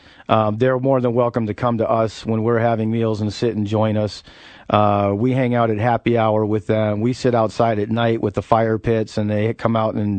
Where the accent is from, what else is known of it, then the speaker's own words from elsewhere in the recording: California, United States; accent: Boston; also born or lived in Miami; So I was born in Miami, spent most of my life in Southern California.